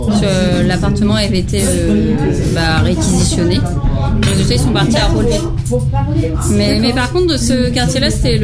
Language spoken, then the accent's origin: French; Rouen, Normandy, France; now in Le Havre, France; Quand on vient d'une autre ville, j'avoue, quand je suis venue de Rouen, j'étais curieuse.